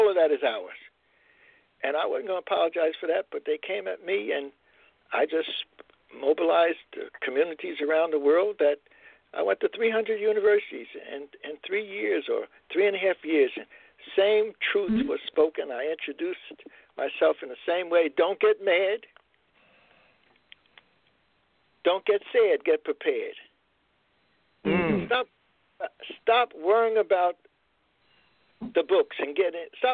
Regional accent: Newark, New Jersey, United States; luckily I grew up in Newark, New Jersey, Greater Newark, East Orange, Montclair, and all the rest of that.

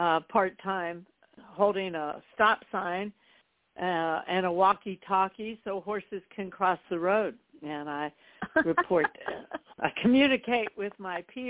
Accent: East Coast, United States; also born or lived in Key West / Washington, D.C.; and my father was stationed in Key West for two and a half years, and then we moved to D.C. when he retired. So I grew up on the East Coast.

